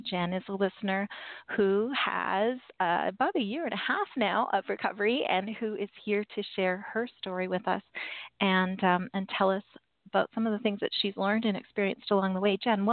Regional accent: Canada; because yes, I am Canadian

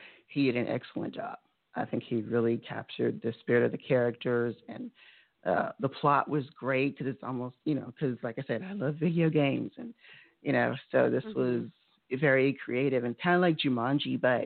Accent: Texas, United States; also born or lived in Louisiana; I grew up in Texas and Louisiana.

